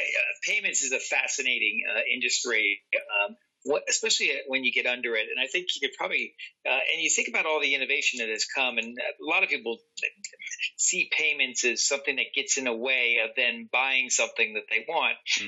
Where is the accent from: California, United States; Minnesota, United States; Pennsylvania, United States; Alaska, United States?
California, United States; San Francisco; As you know, I'm a California kid, born and raised in San Francisco